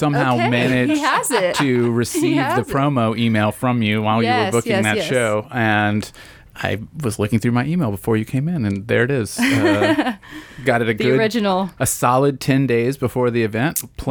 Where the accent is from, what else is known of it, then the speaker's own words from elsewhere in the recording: Franklin, Tennessee, United States; I'm from Franklin, and when I say I'm from Nashville, my girlfriend, who is from Nashville proper, will say, no, you're not. You're from Franklin.